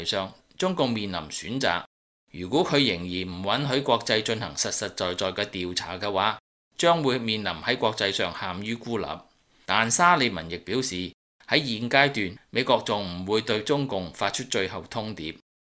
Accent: Hong Kong; 我们要积极乐观地面对未来，因为我们是香港人。

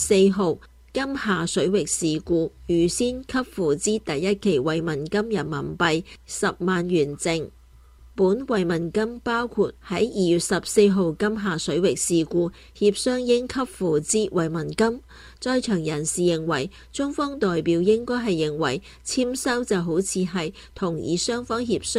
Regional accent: Taiwan; 我们台湾人就是这样，对丧失亲人的家属都会给他们一些关怀

